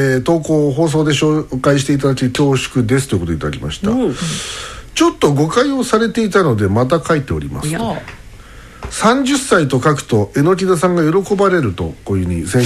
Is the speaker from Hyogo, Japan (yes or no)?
yes; Kobe, Hyogo, Japan; also born or lived in Kanagawa; 神戸で生まれ育ち結婚で、これ神奈川かな、神奈川に住んでいた時です。